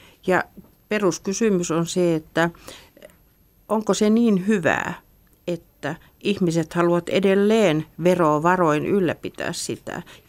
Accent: Kuopio, Northern Savonia, Finland; also born or lived in Keitele; Synnyin silloin sotien aikana Keiteleellä, vaikka perheemme oli asettunut asumaan Kuopion

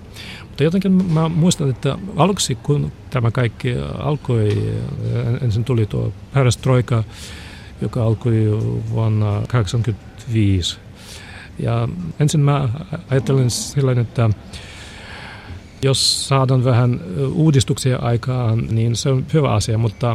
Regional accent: Lviv, Lviv Oblast, Ukraine; Finnish is a second language; Mä muistan, että jotenkin ehkä vuonna 1989 suunnilleen oli aika paljon semmoisia mielenosoituksia meillä Lvivissä

